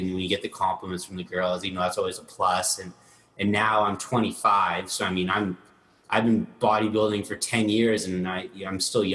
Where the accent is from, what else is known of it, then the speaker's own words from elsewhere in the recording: Edmonton, Alberta, Canada; also born or lived in Ottawa / Germany / Minnesota; So I was born in Ottawa. Then we moved to Germany. Then we moved to Minnesota. And then we moved to Edmonton, Alberta